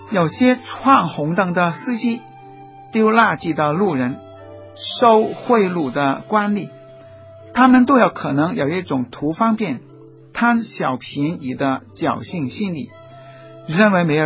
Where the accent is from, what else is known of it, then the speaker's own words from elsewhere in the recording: Hong Kong; 而我们香港人在过马路的时候所表现的小聪明呢